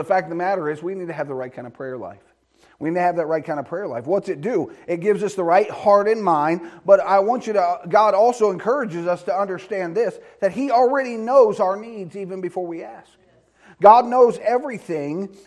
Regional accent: United States; I'm glad I'm an American, aren't you? I'm glad I live here, have the freedoms that we have.

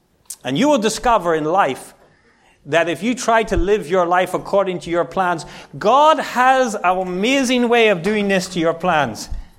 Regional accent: Ireland; I grew up in Ireland

